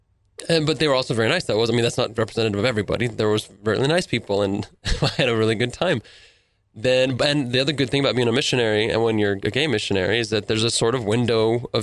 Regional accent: Arizona, United States; And it was Russia, and I'm from Arizona. So the weather was kind of rough and brutal.

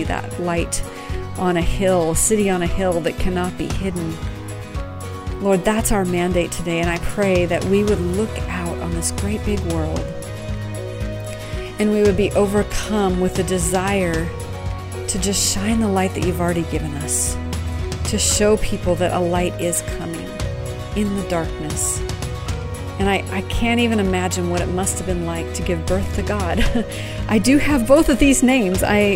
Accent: United States; I mean, I'm an American. I always want results right now, right?

